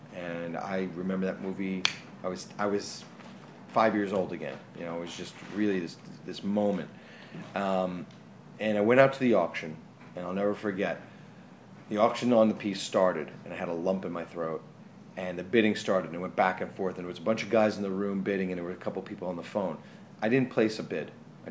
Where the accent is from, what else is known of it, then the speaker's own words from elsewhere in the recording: New York City, New York, United States; being a New Yorker, I was born and raised in New York City.